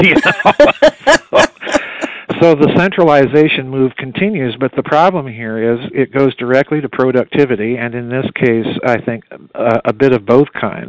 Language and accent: English; South Dakota, United States; You know, I grew up in South Dakota around family farms